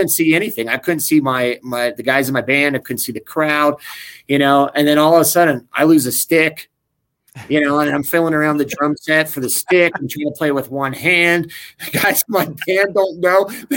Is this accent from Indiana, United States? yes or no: no; Wyoming, United States; But that growing up in Wyoming is like kind of like what instilled to me to have that sense of helping others and, you know, being at service to my fellow man.